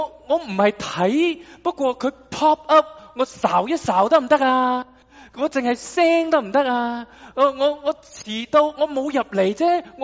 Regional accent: China; 我们中国人叫上有政策就下有对策。

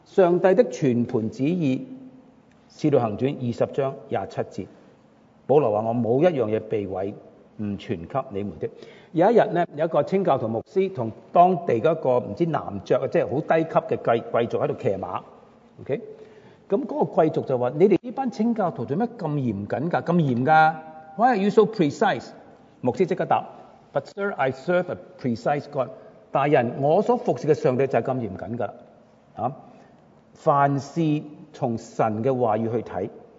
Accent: China; 譬如我们中国人，有些人，有男人拍下自己胸膛

